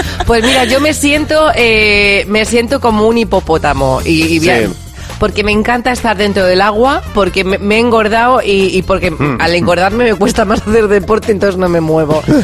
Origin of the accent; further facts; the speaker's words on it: Spain; ¿cómo somos los españoles?